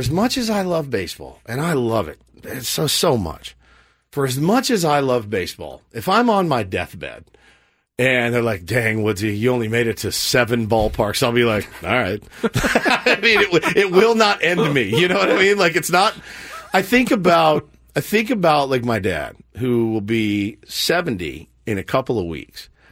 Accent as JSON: {"language": "English", "town": "Dallas", "region": "Texas", "country": "United States", "tie": "born or raised there", "said": "Like, I grew up in Dallas."}